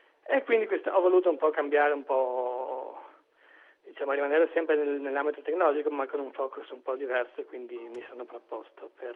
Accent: Udine, Friuli-Venezia Giulia, Italy; lavoro da un po' di anni ormai nello sviluppo e progettazione software per un'azienda qui locale, io sono di Udine

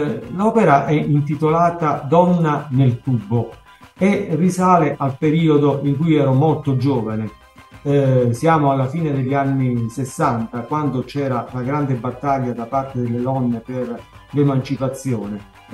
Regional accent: Lauria, Basilicata, Italy; anche dalle nostre parti, al sud, anche qui nella mia Lauria

